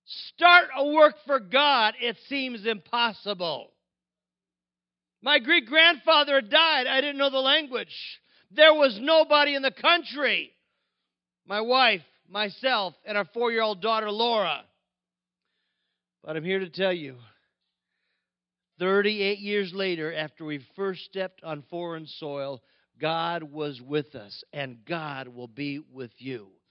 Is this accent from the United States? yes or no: yes; Midwest, United States; And I'm from the Midwest. I think east is over in Pennsylvania someplace.